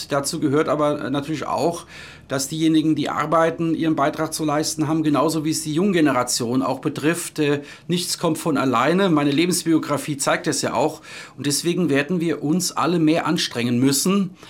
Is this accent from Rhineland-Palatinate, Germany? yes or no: yes; Worms, Rhineland-Palatinate, Germany; in der Region Rheinhessen, genau genommen geboren in Worms, aufgewachsen in der Nähe von Worms.